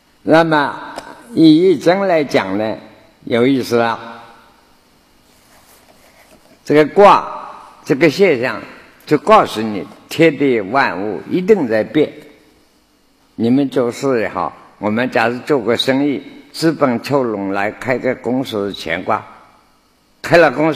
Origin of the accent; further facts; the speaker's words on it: China; 所以我们中国人许多讲话都是易经上来